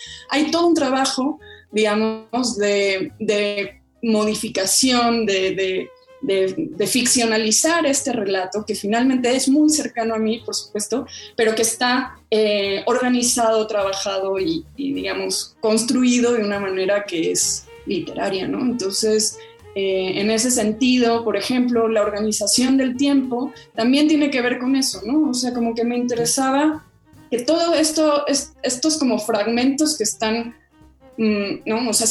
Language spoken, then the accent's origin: Spanish; Mexico; born there; Yo soy hija de exiliados argentinos, yo ya nací en México